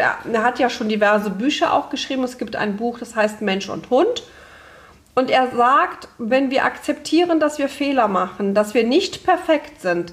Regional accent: Spain; ich als Spanierin, und wir haben natürlich auch auf Spanisch gequatscht.

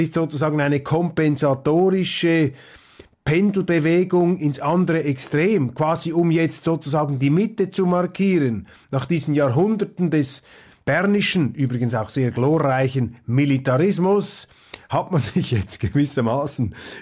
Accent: Zurich, Switzerland; als Zürcher sollte man sich ohnehin da nicht allzu stark aus dem Fenster hinauslehnen

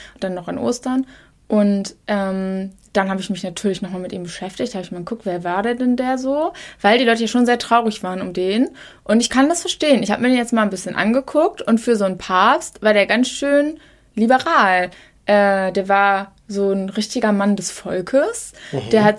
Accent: Northern Germany, Germany; als Norddeutscher, ich bin jetzt so halb Atheistin, ich würde schon sagen, dass ich Atheistin bin

